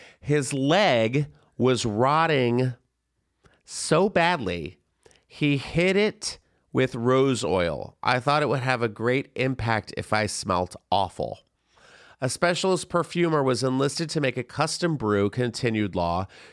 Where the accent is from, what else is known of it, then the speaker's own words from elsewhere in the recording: Florida, United States; born there; also born or lived in San Antonio, United States; I was born in Florida and I lived in San Antonio, Texas.